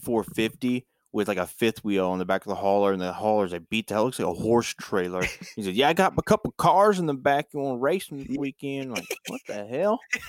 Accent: Georgia, United States; I'm from Georgia for the most part.

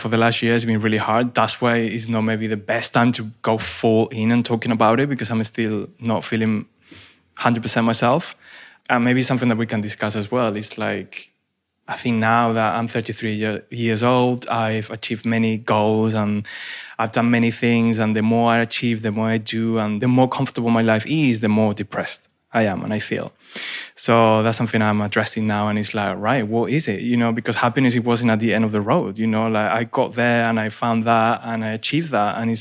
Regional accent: Argentina; English is a second language; You know, I'm from Argentina, so there's not much of a difference to any European country.

